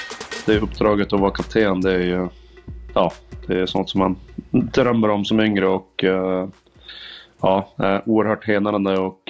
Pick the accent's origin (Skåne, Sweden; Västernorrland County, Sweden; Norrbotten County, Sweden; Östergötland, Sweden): Västernorrland County, Sweden; Örnsköldsvik; sen har jag sett dem varje sommar när jag var hemma i Övik